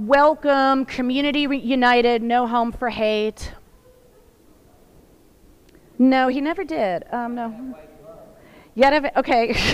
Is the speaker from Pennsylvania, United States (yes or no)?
yes; Pennsylvania, United States; Again, I'm from Western Pennsylvania.